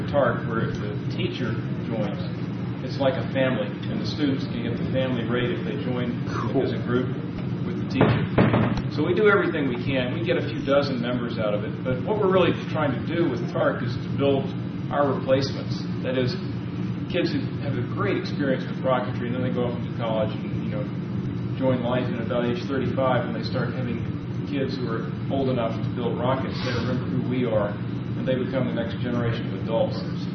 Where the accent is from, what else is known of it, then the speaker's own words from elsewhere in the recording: Springfield, Virginia, United States; from Springfield, Virginia.